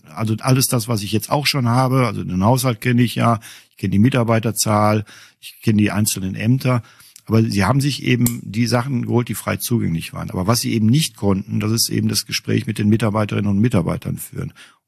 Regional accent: Diez, Rhineland-Palatinate, Germany; born there; Dietz an der Lahn.

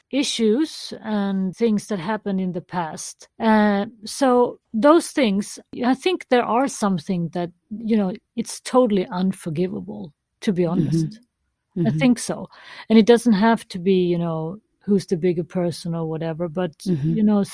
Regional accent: India; born there; I am adopted. I was born in India.

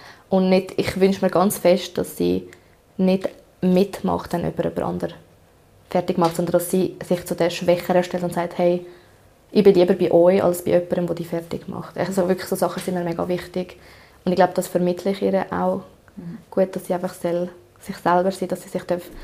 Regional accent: Lucerne, Switzerland; now in Aargau, Switzerland; ich bin im Kanton Luzern aufgewachsen. Und nachher sind wir in meiner letzten Klasse ins Aargau gezügelt.

